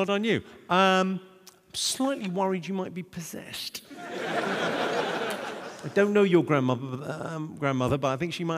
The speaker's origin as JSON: {"language": "English", "country": "United Kingdom", "said": "I'm a fucking British man in his 50s. Why would I like fucking dancing? I quite like, I'm Irish as well, so the Irish dancing is a pitiful fucking thing."}